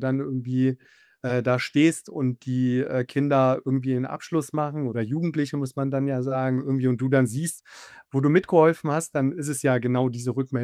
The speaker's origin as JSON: {"language": "German", "town": "Wolfsburg", "region": "Lower Saxony", "country": "Germany", "tie": "born or raised there", "said": "ich habe einen Migrationshintergrund. Mein Papa war Gastarbeiter aus Tunesien, der war einer der ersten Gastarbeiter in Wolfsburg, in meiner Heimatstadt."}